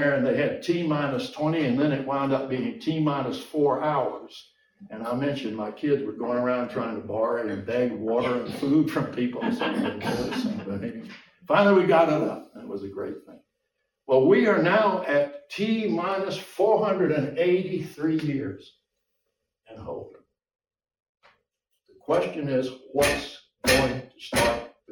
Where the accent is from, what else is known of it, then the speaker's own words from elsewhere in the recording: Miami, Florida, United States; I grew up in a Jewish community, and I love the Jewish people. I grew up in Miami, Florida.